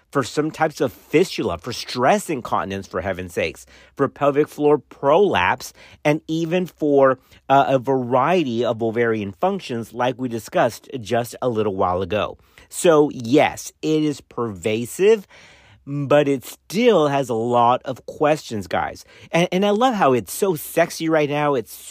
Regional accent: Dallas, Texas, United States; now in College Station, United States; You all know that I'm from Dallas, and we moved to College Station in 2015.

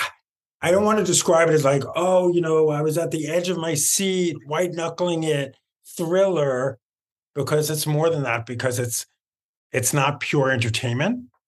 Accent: Queens, New York, United States; I grew up in Queens.

